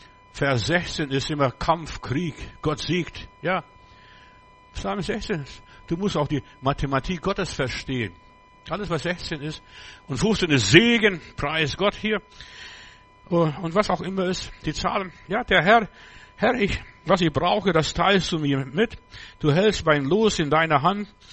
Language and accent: German; Bavaria, Germany; Bei uns im Bayerischen Wald hatten wir eine Landwirtschaft und wir haben nicht so viel Geld gehabt zum Düngen und was weiß ich, Jauche auszufahren, was es auch immer ist.